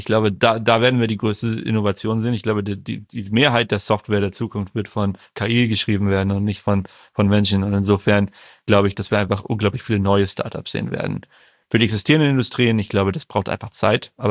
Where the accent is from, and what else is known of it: Northern Germany, Germany; born or raised there; also born or lived in Munich